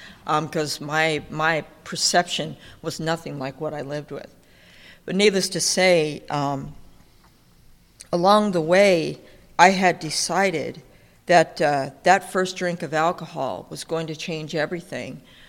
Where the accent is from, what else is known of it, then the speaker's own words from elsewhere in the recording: Burbank, California, United States; born there; You know, I was born in Burbank. I tell you that I was born at St. Joseph's Hospital across from Buena Vista Disney Studios